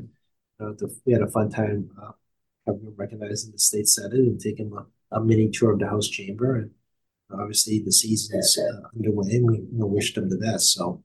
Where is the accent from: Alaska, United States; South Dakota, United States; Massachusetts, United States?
Massachusetts, United States; Quincy; And we tend to forget, since we're from Quincy, Boston is, despite the traffic, and the T, it's not that far.